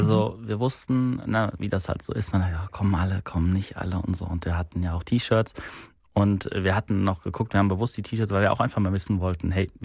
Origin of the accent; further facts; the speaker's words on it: Hesse, Germany; now in Krefeld, Germany; weil ich bin aus Südhessen gekommen und Südhessen ist echt cool.